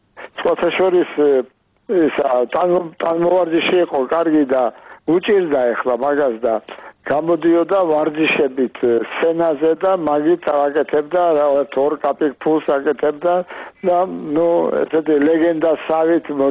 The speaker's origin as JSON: {"language": "Georgian", "region": "Tbilisi", "country": "Georgia", "tie": "born there", "said": "საშა წავიდა საფრანგეთში იმ სახლიდან, დღევანდელ ტაბიზის ქუჩიდან, სადაც მე დავიბადე. იმ სახლში დავიბადე, საიდანაც საშა წავიდა საფრანგეთში სასწავლებლად."}